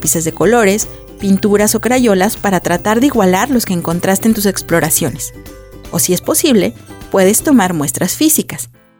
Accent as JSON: {"language": "Spanish", "country": "Mexico", "said": "Y como soy mexicana, me llena de orgullo poder compartirlos contigo."}